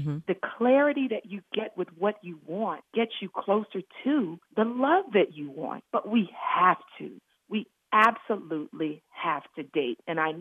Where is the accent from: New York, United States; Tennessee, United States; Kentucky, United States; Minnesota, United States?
Tennessee, United States; Memphis; growing up in Memphis, Tennessee